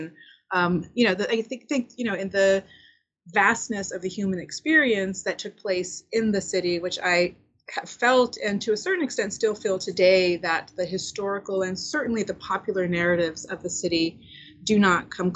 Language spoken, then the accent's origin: English; United States; of course, the Jerusalem that you hear about growing up in America